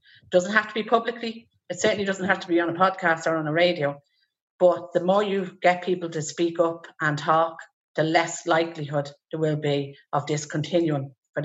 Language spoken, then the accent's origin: English; Dublin, Leinster, Ireland; now in Cavan, Ireland; We are all from Dublin originally, and we're actually calling from Dublin. June and Joyce both live in Dublin still, and okay. I live down the country in Cavan